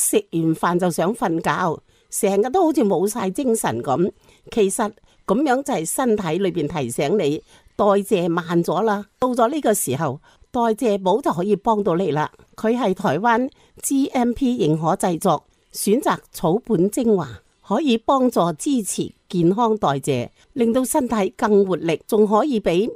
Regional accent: Hong Kong; 我们香港人

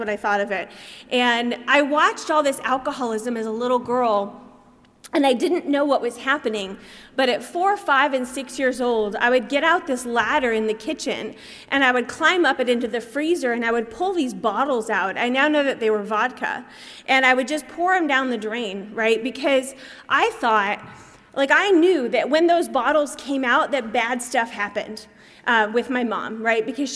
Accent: Tennessee, United States; also born or lived in Alabama / Arkansas; now in California, United States; I'm from the South originally, not the South of California, but the South of the United States. So I was born in Tennessee, and then I lived in Alabama and Arkansas before I came to California.

